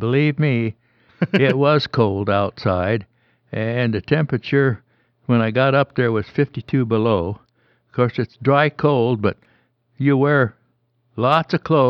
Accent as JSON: {"language": "English", "town": "Portland", "region": "Oregon", "country": "United States", "tie": "born or raised there", "said": "I was born and raised in Portland, and I hit my 17th, 18th birthday in Gold Beach, Oregon."}